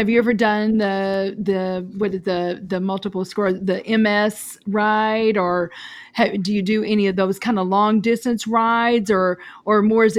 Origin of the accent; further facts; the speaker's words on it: Kentucky, United States; now in St. Louis, United States; Yeah, because I'm from Kentucky. And when we moved here, I'm like, you know, I can tell you where I went to high school, but I don't think you would know because, you know, it's in Kentucky.